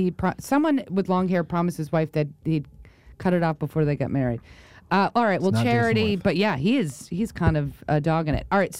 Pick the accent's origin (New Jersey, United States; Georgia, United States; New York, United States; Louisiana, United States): New York, United States; And it was like such a fun New York thing, because we're all from New York.